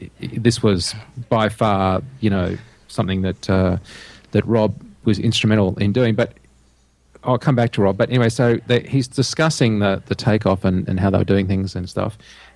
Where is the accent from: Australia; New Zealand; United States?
Australia; it was humbling even for me as an Australian to be in the presence of one of the original Apollo 11 crew.